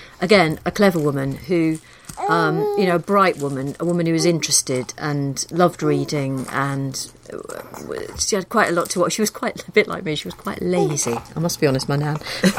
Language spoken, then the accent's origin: English; Liverpool, North West England, United Kingdom; I grew up in Liverpool, and the idea that somebody from my background could end up working for